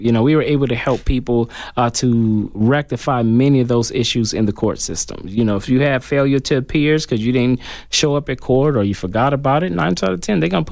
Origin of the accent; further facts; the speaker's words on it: Michigan, United States; Where I'm from, I'm born and raised in Michigan, so we didn't call them county attorneys.